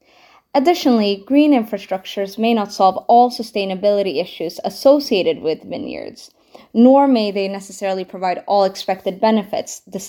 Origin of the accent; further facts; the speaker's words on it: Sweden; now in London, United Kingdom; I am from Sweden.